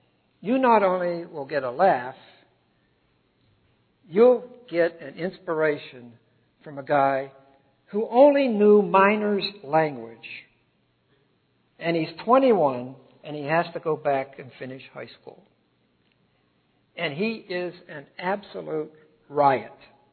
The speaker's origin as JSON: {"language": "English", "region": "Pennsylvania", "country": "United States", "said": "And I said, \"I'm from Pennsylvania.\""}